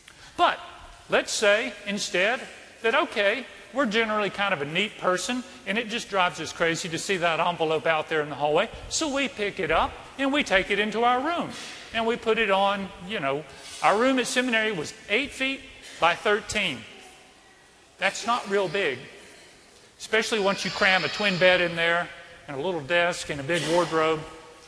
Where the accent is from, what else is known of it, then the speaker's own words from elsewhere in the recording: Scotland, United Kingdom; I'm Scottish, and the idea of gambling just runs contrary to my Scottish nature.